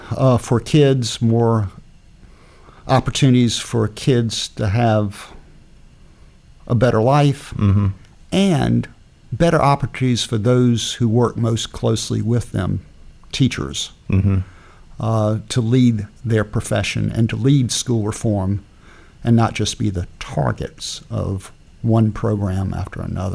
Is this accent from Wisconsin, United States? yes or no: yes; Wisconsin, United States; a teacher at Eau Claire High School in the early 80s. But I had the good fortune of returning to my home state 2 years or so ago